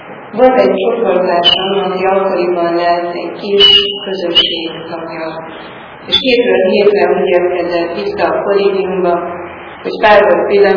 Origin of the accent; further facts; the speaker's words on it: Szabolcs-Szatmár-Bereg, Hungary; mert egy kicsi szabolcsi faluban nőttem fel